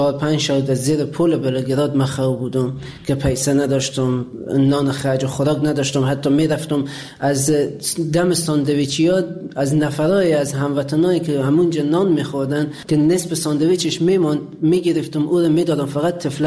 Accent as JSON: {"language": "Persian", "country": "Afghanistan", "moved": "as an adult", "said": "حدود 3.5-4 سال میشه از افغانستان آمدم بیرون."}